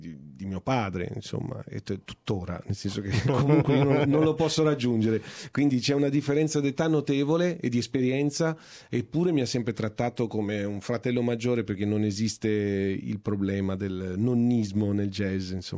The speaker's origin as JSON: {"language": "Italian", "town": "Florence", "region": "Tuscany", "country": "Italy", "tie": "born or raised there", "said": "siamo cresciuti insieme a Firenze"}